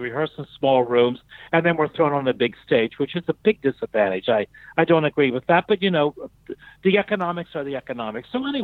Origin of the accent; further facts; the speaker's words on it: Covington, Kentucky, United States; I stopped in Covington, Kentucky, my hometown, to be with my family